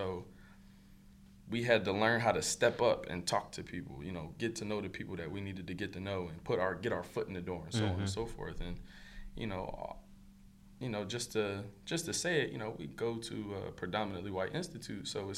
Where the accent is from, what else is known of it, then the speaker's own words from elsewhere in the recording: Philadelphia, Pennsylvania, United States; I'm from Philly, and when I went back to Philly, I saw all my boys doing the same exact stuff.